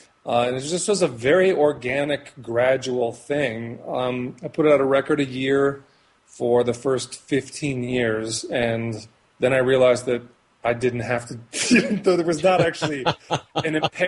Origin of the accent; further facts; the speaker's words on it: Minneapolis, Minnesota, United States; I ended up getting work in Minneapolis, where I was living at the time, which is my hometown originally.